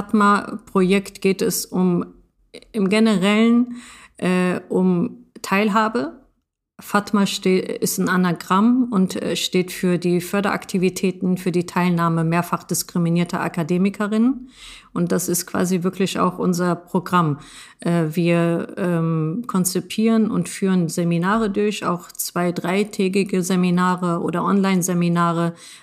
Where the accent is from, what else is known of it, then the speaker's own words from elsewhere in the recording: Morocco; Ich bin Marokkanerin, also marokkanische Herkunft. Ich trage den Hijab, also auch religiöse Sichtbarkeit. Und ich bin eine Frau.